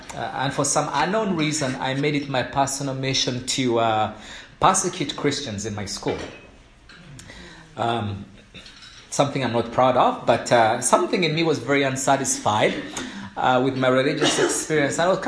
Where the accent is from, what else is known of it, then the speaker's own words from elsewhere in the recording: Uganda; I grew up in Uganda.